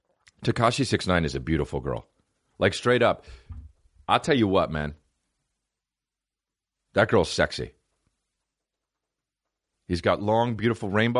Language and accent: English; New Jersey, United States; I'm not Kenyan. I'm a fucking white guy from New Jersey.